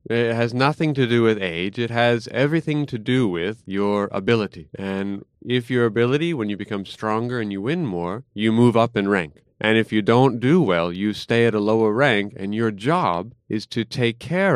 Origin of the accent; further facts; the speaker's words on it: United States; now in Japan; I'm from America, and I've been in Japan for 5 years